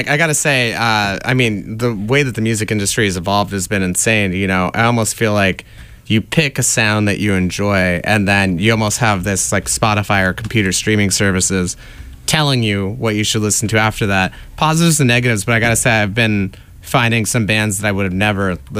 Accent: San Diego, California, United States; because I grew up in San Diego, California.

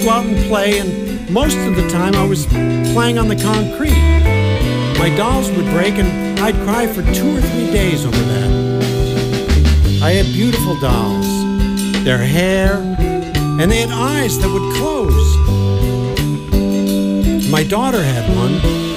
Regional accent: Newton, Illinois, United States; I'm from Newton, Illinois. It's a little town in the southern part of Illinois. Very tiny town.

